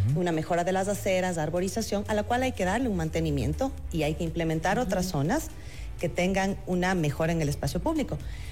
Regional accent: Pichincha, Ecuador; yo crecí en la Mariscal porque mi abuela vivía en la Cala Mi Reina Victoria.

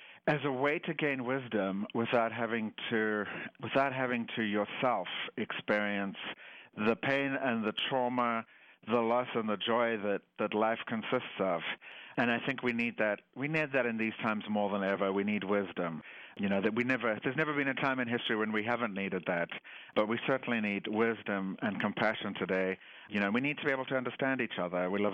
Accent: South Africa; I grew up in South Africa.

